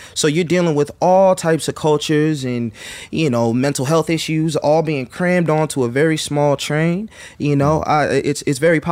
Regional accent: Brooklyn, New York, United States; Nah, I definitely took time because I'm really from Brooklyn.

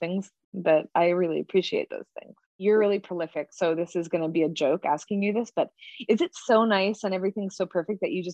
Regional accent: West Coast, United States; I always feel like I'm from the West Coast, but I've been out here for so long

